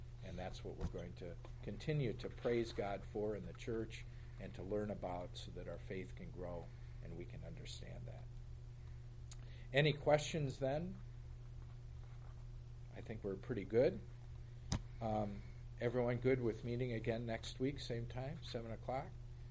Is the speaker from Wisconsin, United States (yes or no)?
yes; Milwaukee, Wisconsin, United States; This is what my family used to say before we would go to bed at night growing up in Milwaukee.